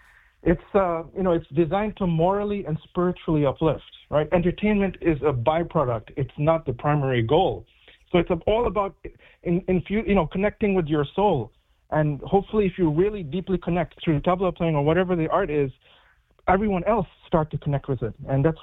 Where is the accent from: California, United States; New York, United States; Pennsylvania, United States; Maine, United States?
New York, United States; Queens; the amount of exposure I got as a young kid growing up in Queens